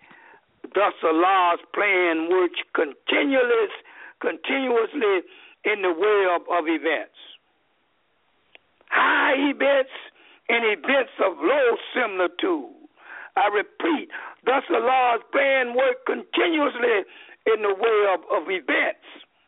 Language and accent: English; the South, United States; When I grew up in the South, there was no Islamic influence.